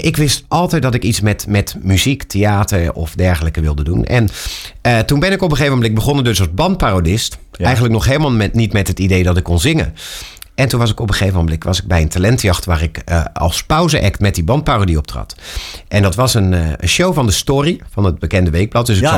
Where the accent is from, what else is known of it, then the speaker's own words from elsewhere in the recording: Rotterdam, South Holland, Netherlands; Ja, nou, ik kom uit Rotterdam.